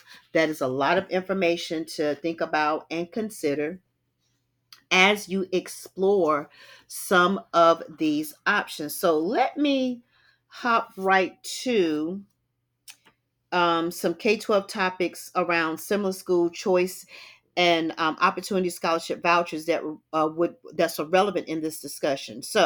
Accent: North Carolina, United States; A variety of programs such as private school vouchers in my home state of North Carolina

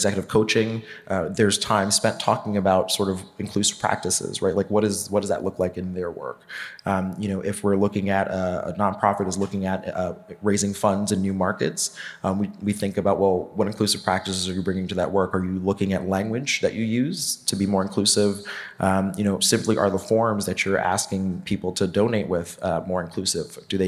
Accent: New York City, New York, United States; understanding and learning identity, growing up in New York City

